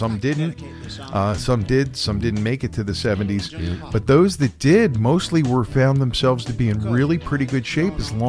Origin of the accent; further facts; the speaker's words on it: Philadelphia, Pennsylvania, United States; But see, growing up in Philadelphia, this stuff was on the radio.